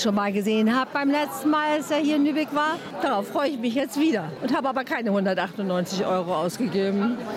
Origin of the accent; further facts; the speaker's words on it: China; ich bin auch selber Chinesin.